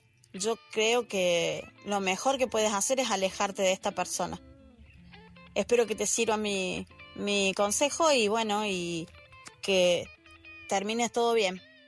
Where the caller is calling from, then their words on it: Argentina; desde Argentina